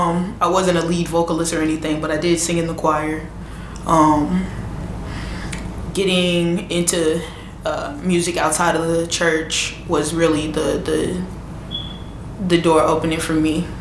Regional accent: St. Louis, Missouri, United States; Yeah, born and raised. I grew up in North City, on Kossuth and Marcus. My family still has a home over there. Just a little girl from the North Side.

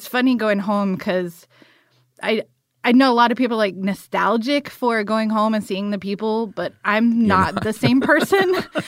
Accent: Morven, Georgia, United States; This little town called Morven that's outside of Valdosta.

